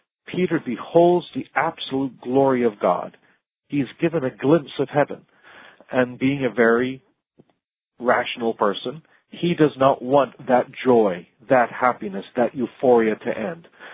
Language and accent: English; Jamaica; also born or lived in Central America; now in Palm Beach, United States; from the island of Jamaica, and I grew up in Central America, went to school in South Florida.